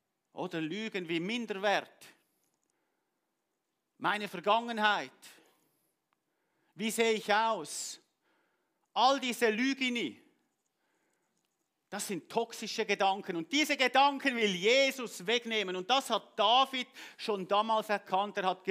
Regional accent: Switzerland; German is a second language; Und für mich als Schweizer ist Hochdeutsch eine Herausforderung. Wenn die Leute mich fragen, wie predigst du gerne, sage ich Schweizerdeutsch und dann Englisch und wenn es sein muss, auch Hochdeutsch.

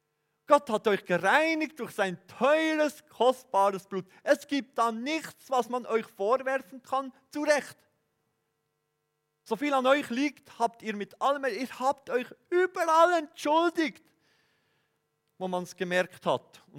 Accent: Bern, Switzerland; Ich bin ja Berner.

